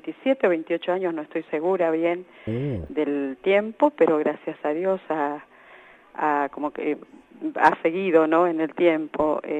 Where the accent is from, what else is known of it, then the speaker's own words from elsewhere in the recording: Villa Berthet, Chaco, Argentina; born there; yo nací en la provincia del Chaco